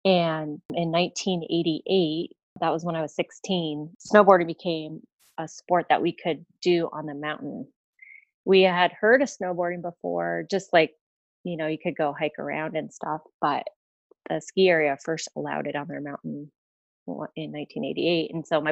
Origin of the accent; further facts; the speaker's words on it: Chicago, Illinois, United States; also born or lived in Colorado; I skied and I grew up skiing in Chicago, like when I was three. And then when I lived in Colorado, I skied.